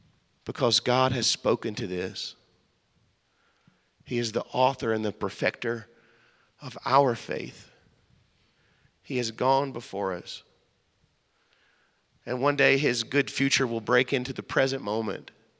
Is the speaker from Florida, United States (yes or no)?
no; Meridian, Mississippi, United States; I'm from the bottom of the map. The bottom. I am from Meridian, Mississippi. We talk slow, but we contract our words.